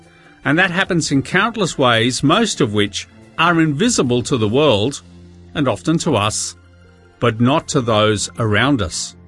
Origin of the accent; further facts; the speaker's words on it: Australia; now in United Kingdom; Once we had moved past my being Australian